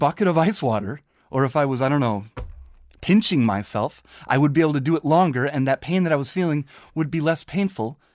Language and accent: English; Wisconsin, United States; I'm from Wisconsin. On the other side of Lake Michigan is Kalamazoo College.